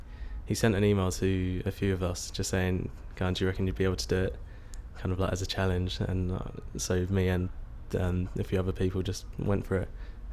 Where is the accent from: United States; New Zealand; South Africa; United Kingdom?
United Kingdom; Beckenham, London; my date of birth is the 21st of July 1986 and I'm from Beckenham in South East London.